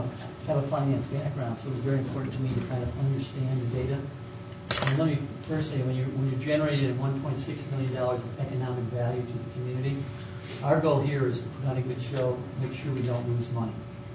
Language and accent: English; Midwest, United States; now in Utah, United States; Came here in April of 2012. Retired here to Utah. I'm actually from the Midwest.